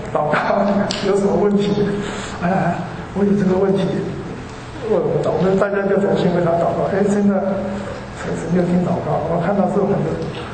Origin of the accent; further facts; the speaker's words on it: Myanmar; 今天我是缅甸来的嘛